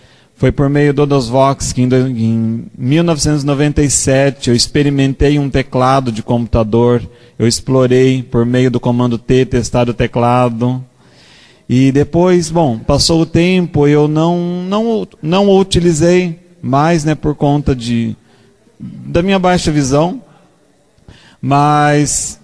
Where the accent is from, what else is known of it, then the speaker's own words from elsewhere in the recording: Santa Bárbara d'Oeste, São Paulo, Brazil; sou de Santa Bárbara do Oeste, São Paulo.